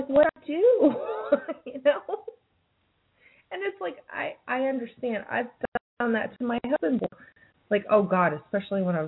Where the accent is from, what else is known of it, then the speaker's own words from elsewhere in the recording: California, United States; also born or lived in New Jersey; Because, I mean, originally I was born in New Jersey. I grew up in California.